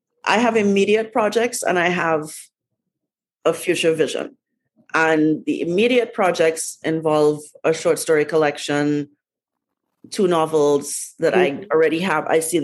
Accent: Trinidad & Tobago; moved away as an adult; now in United States; Because obviously I was born and raised in Trinidad. I left when I was 19. I have been living in America half my life

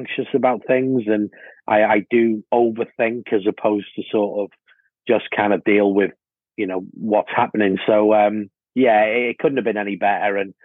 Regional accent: Wales, United Kingdom; Just as, you know, I'm a proud Welshman. However, playing for my hometown club, which was obviously a massive, massive thing for me

